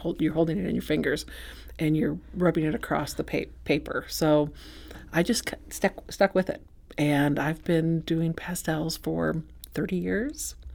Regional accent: St. Charles, Missouri, United States; I do a lot of work in the St. Charles area because I'm from St. Charles.

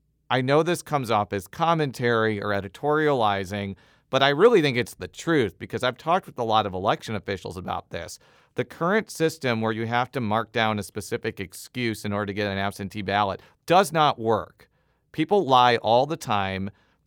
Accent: Illinois, United States; I'm from Illinois. I don't think it was a great thing that there was a Speaker of the House longer than I was alive in Illinois.

